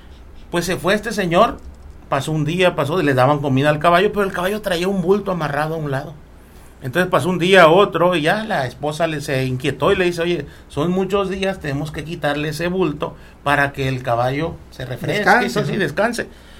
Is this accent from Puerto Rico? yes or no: no; Bamoa, Sinaloa, Mexico; Ahí pegadito, mi pueblo orgullosamente, Bamoa, ¿verdad? Otra de los pueblos antiguos.